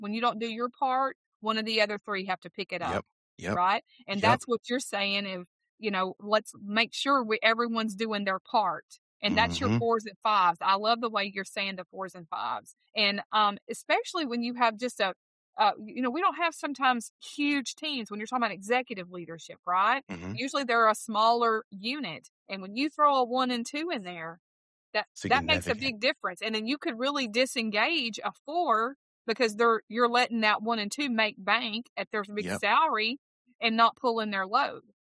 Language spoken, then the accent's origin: English; Texas, United States; Well, look, I am Texas born and raised. You can probably tell you thought I was from New York with this accent, but you were wrong.